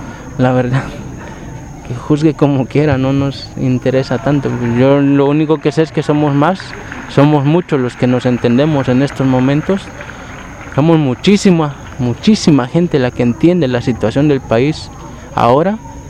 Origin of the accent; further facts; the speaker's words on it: Mexico; Y además somos mexicanos y somos bien dejados.